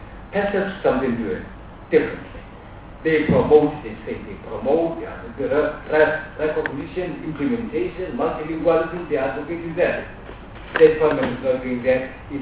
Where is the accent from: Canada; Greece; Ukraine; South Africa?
South Africa; I'm a South African